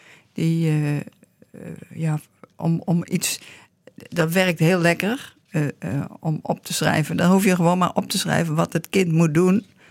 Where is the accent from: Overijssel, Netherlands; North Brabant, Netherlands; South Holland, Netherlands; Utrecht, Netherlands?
North Brabant, Netherlands; Breda; now in Laren, Netherlands; Ik kom uit Breda. Ja. Ik ben in 90 in Laren komen wonen.